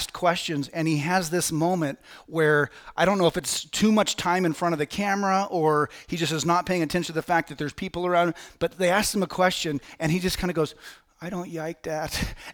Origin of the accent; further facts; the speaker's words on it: United States; As American people, we love our freedom so much